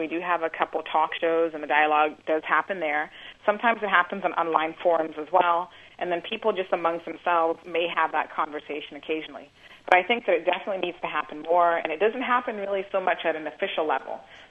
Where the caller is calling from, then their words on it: Cayman Islands; I'm calling from the Cayman Islands.